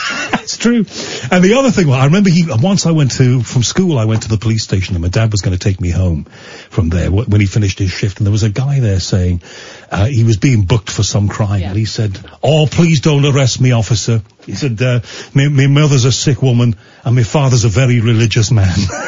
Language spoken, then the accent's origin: English; Liverpool, North West England, United Kingdom; born there; also born or lived in London; Because I was born in Liverpool and lived in London.